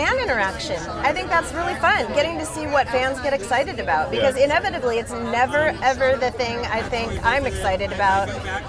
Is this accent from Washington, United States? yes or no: yes; Seattle, Washington, United States; I'm from Seattle, plant mecca.